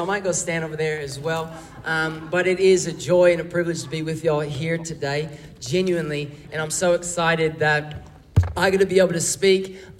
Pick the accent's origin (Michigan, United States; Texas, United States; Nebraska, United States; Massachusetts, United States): Texas, United States; I mean, you are familiar with Josh and Kelly, fellow Americans, but I'm from Texas as well.